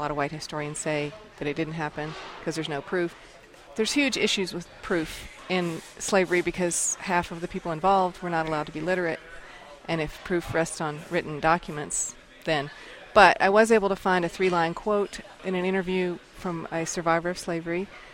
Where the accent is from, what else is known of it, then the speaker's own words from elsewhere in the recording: Birmingham, Alabama, United States; born there; I was born in Birmingham in 1963.